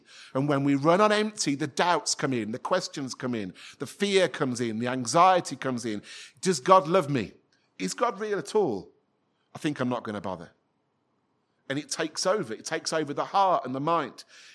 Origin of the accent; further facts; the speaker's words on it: Manchester, North West England, United Kingdom; accent: Manchester; it would normally take me less than 2 minutes with him before I slipped back into my childhood Manchester accent.